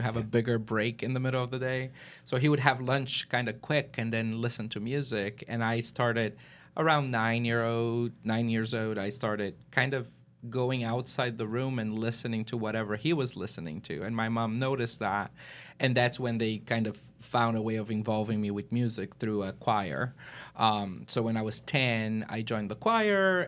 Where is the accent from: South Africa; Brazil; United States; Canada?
Brazil; moved away as an adult; I mean, I'm from Brazil. I grew up in Brazil, and I left the country after undergrad.